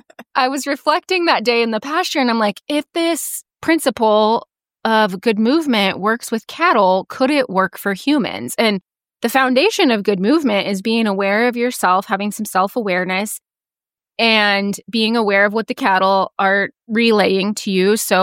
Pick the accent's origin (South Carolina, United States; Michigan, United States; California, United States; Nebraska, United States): Nebraska, United States; So I grew up in Northeast Nebraska on a small feed yard, and I went to college thinking I was going to be a veterinarian